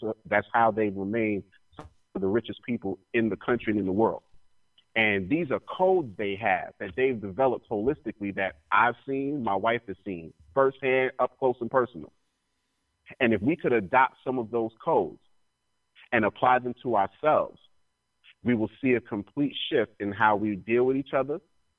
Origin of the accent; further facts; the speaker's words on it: Brooklyn, New York, United States; Where I grew up in Brooklyn, in the Jewish section, they do not buy anything that's not Jewish.